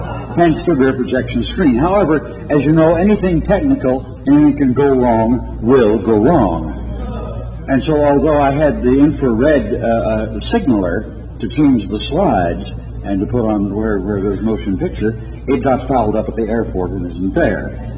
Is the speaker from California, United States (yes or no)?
yes; San Francisco, California, United States; also born or lived in Tulsa, Oklahoma; I say I grew up in San Francisco. I did. Was not born in San Francisco. I was born in Tulsa, Oklahoma.